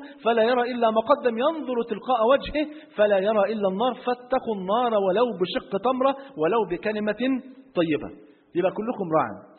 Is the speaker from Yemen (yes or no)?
no; Egypt; اصل مريشة بلغة عندنا في مصر يعني بتاعت فراخ